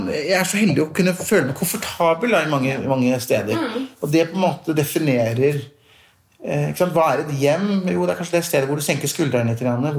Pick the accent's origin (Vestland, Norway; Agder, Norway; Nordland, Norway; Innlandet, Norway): Innlandet, Norway; Lillehammer; also born or lived in London / Islamabad; jeg vokste opp på Lillehammer, men født i London, tilbrakte noe av barndommen i Islamabad i Pakistan, da foreldrene mine ønsket å bo der, og så flyttet vi tilbake til Lillehammer igjen, og etter at jeg flyttet hjemmefra og studerte, som var i England